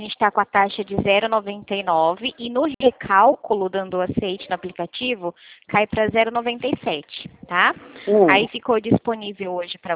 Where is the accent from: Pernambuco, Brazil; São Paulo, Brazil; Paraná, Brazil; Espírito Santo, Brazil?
São Paulo, Brazil; Presidente Prudente